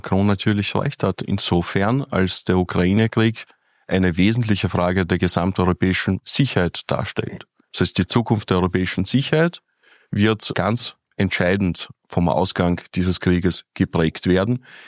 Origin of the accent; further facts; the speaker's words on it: Germany; born there; Allerdings bin ich kein gebürtiger Russe, sondern gebürtiger Deutscher mit ukrainischen, aber auch russischen Wurzeln.